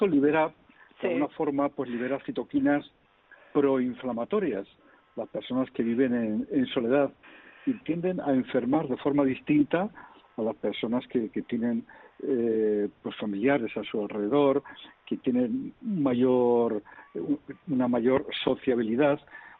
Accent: La Rioja, Spain; Y sabes que yo soy también de La Rioja

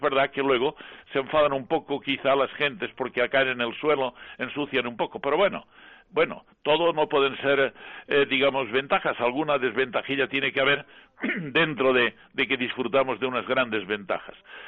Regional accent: Levante, Spain; en zonas de mi tierra, de Levante

